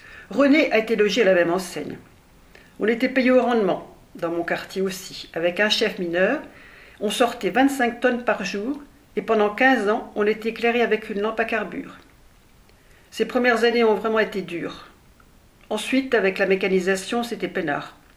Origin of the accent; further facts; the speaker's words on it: Italy; parce que j'étais italien. Une histoire de fou. Comment j'ai pu faire de 2 ans de service militaire si je suis italien? Du coup, ma femme qui était française serait devenue italienne.